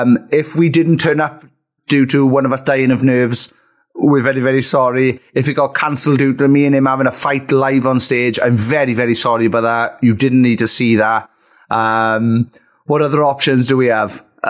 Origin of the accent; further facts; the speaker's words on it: Wales, United Kingdom; Not quite as Welsh as us, but it was fantastic and I love it.